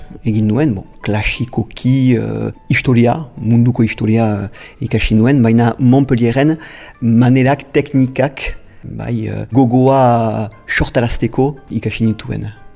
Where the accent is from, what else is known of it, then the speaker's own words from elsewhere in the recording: Nouvelle-Aquitaine, France; also born or lived in Saint-Palais; Dona Paulen sortu nintzen eta bai handitu nintzen ere bai amikusen. Amikuse ene herrialdea da eta Donibane Lohizunen eta Ziburun lan egiten dut.